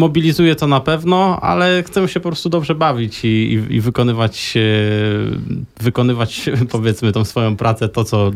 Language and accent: Polish; Toruń, Kuyavian-Pomeranian Voivodeship, Poland; ja pochodzę z Torunia, dla mnie to jest rodzinne miasto